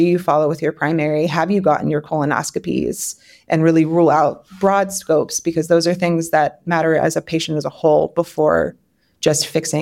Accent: Pennsylvania, United States; moved away as an adult; now in Iowa, United States; I didn't grow up in Iowa. I grew up in Pennsylvania. So I grew up where the healthcare systems are very different, and I didn't understand that until I came here for training.

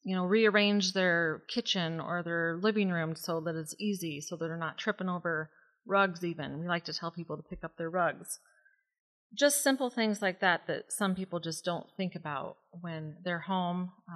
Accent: Webster City, Iowa, United States; Well, I am from Webster City, and I've been a therapist for 24 years.

